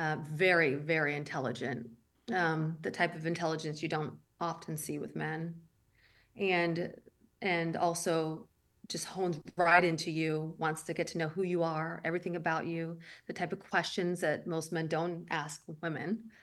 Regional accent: Belgium; I grew up in Belgium. Well, my high school years were in Belgium.

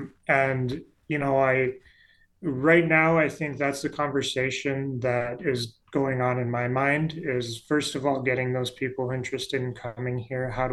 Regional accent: South Dakota, United States; I have a degree in history and I'm from South Dakota.

